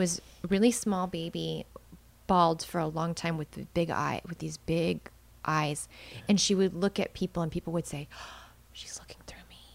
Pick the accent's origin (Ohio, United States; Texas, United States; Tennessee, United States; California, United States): Texas, United States; I'm from Texas, where you got to be polite.